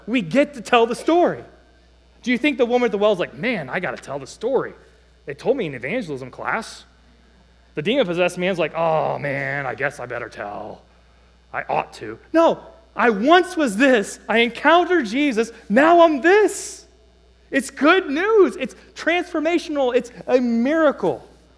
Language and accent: English; Cleveland, Ohio, United States; Some of you guys know I grew up in Cleveland.